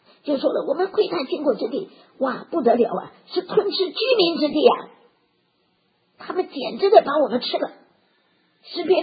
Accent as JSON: {"language": "Chinese", "region": "Tianjin", "country": "China", "tie": "born or raised there", "said": "我们小时候在天津，蚱蜢拿油炸，还卖蚱蜢"}